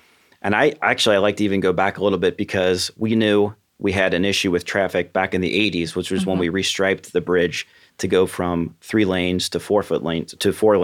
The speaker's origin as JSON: {"language": "English", "town": "Cincinnati", "region": "Ohio", "country": "United States", "tie": "born or raised there", "said": "Well, and I grew up here in Cincinnati and have lived here my whole life, except just a couple of years. I went to college up in Dayton, University of Dayton."}